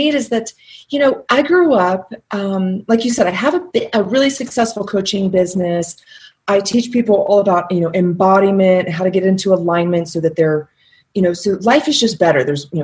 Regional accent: Dayton, Ohio, United States; And so I grew up in Dayton, Ohio with a young mom

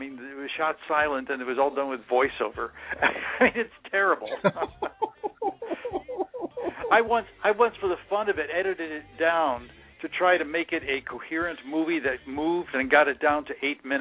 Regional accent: Chicago, Illinois, United States; The you know, I grew up in Chicago, and they had, you know, Channel 7 there had hosted horror movie on Saturday night.

